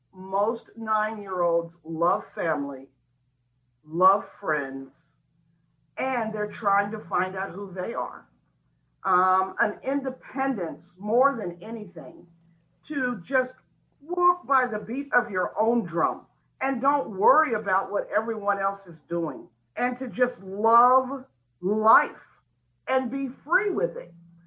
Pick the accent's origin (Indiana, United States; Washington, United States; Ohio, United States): Indiana, United States; New Albany; I grew up in New Albany, Indiana, which is really close to Louisville, Kentucky, just a little small town, but I lived on a farm